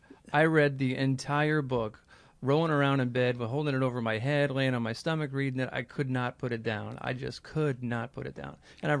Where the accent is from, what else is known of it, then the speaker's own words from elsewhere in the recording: Ireland; And I think as an Irish writer, you can't really start writing until you really get drunk at least 1,000 times.